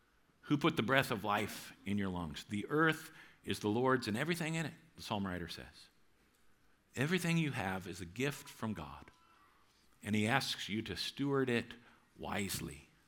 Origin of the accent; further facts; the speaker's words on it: New Providence, Iowa, United States; I grew up in New Providence, Iowa, just about 2 miles north of town on a farm. My two brothers and my mom and me.